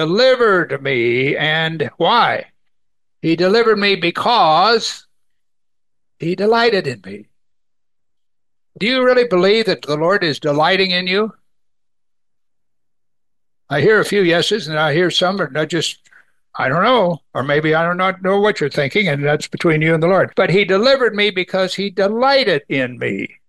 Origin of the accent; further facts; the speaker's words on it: Missouri, United States; You know, I grew up in Missouri in Tornado Alley in the springtime.